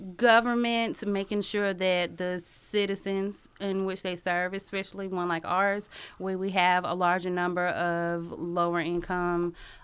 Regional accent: Athens, Georgia, United States; So I am from Athens. I graduated from Clarke Central in 2003, and I immediately got involved in some community initiatives.

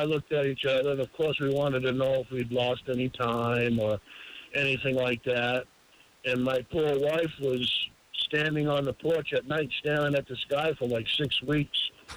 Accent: New Hampshire, United States; I'm from New Hampshire

